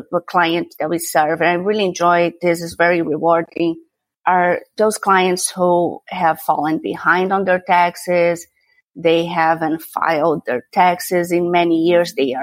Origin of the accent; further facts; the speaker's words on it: Brazil; first language Portuguese; English is a second language; also born or lived in Hong Kong / Paris / Santiago; now in Houston, United States; I've been here 20-somewhat years, but I'm originally from Brazil, so my first language is Portuguese.